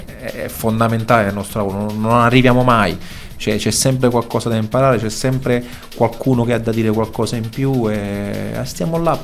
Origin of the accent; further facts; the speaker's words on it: Naples, Campania, Italy; accent: Neapolitan; magari ho la voce ancora un po' già da napoletano, sai, con la voce chiusa. Mi ricordo quando parlavo inglese in Giappone, i giapponesi mi dicevano sei napoletano